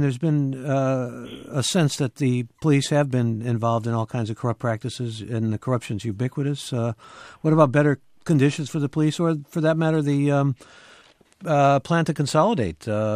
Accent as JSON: {"language": "English", "region": "Michoacán", "country": "Mexico", "moved": "yes", "lives_now": "Bay Area, United States", "said": "immigrant living in the Bay Area for the past 22 years. My biggest concern is the rampant violence in my home state of Michoacan."}